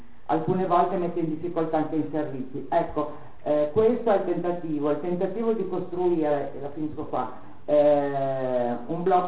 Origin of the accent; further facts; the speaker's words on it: Emilia-Romagna, Italy; Noi veniamo dall'Emilia Romagna